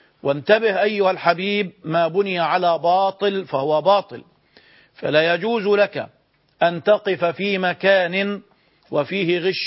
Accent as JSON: {"language": "Arabic", "town": "Giza", "region": "Giza Governorate", "country": "Egypt", "said": "من الجيزة، السلام عليكم"}